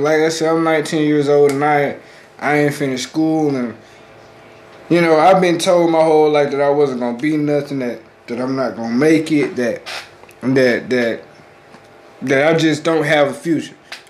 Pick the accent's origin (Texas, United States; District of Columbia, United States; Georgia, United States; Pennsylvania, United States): Georgia, United States; Macon; I'm from Macon, Georgia. I was born in Bloomfield, but moved into a better part of town at a young age.